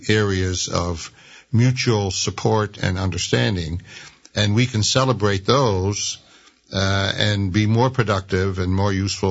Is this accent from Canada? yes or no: yes; Canada; moved away as an adult; I came originally from Canada and came to Grand Rapids to study for the ministry.